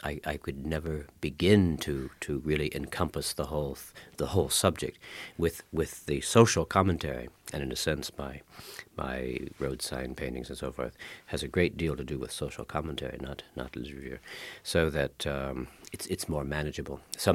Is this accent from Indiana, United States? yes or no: yes; Indiana, United States; Smith, the sculptor, is from Indiana, and I'm from Indiana, and there's about six of us.